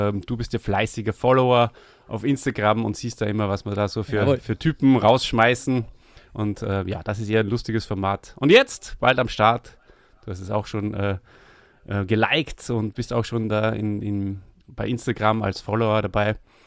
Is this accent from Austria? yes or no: yes; Austria; Also her komme ich aus Österreich. Ich muss mich jetzt auch tatsächlich richtig anstrengen und bemühen, wieder mal Hochdeutsch zu reden.